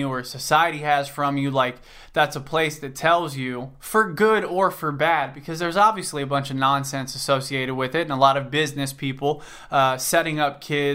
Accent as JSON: {"language": "English", "town": "Cincinnati", "region": "Ohio", "country": "United States", "said": "I'm from Cincinnati, Ohio. Anyway, so, you know, we lived in a duplex."}